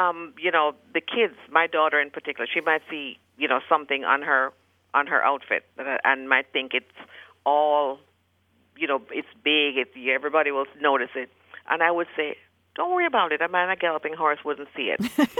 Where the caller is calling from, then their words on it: Heath, Texas, United States; I am calling from Heath, just a little bit outside of Dallas